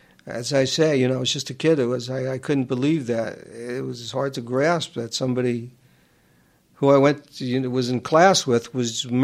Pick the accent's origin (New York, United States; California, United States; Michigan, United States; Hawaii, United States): New York, United States; Queens; I grew up in Queens. We're almost the same age.